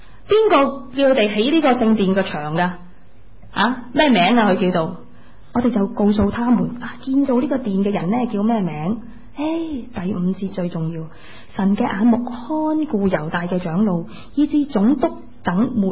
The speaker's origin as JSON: {"language": "Chinese", "country": "Hong Kong", "said": "同样今天我们香港人都面对经济的压力"}